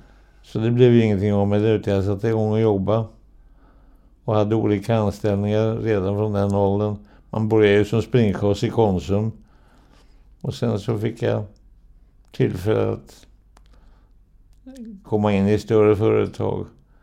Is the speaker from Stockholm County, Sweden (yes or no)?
yes; Åkeshov, Stockholm County, Sweden; born there; jag föddes i Åkeshov som var egna hemsamhälle med tomträtter och med rätt mycket hantverkare som bodde, som förde upp sina hus själva.